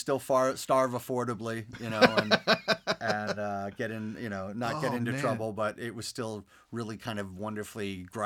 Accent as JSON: {"language": "English", "town": "Manhattan", "region": "New York", "country": "United States", "tie": "born there", "said": "sure, I was born in Manhattan. But then once you leave and go out to the burbs, back then, you weren't exposed to people from all over the world."}